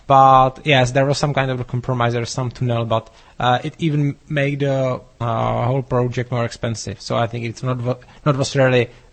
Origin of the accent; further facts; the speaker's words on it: Plzeň, Plzeň Region, Czechia; English is a second language; I grew up in the Plzeň, is the relatively big Czech city in the western Bohemia, and it's a very industrial city. When I was young, I think that maybe one third or one half of the people work in one big factory.